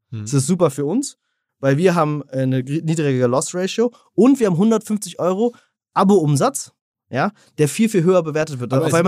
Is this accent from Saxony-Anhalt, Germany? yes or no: no; Berlin, Germany; also born or lived in Switzerland; Ich bin ursprünglich Berliner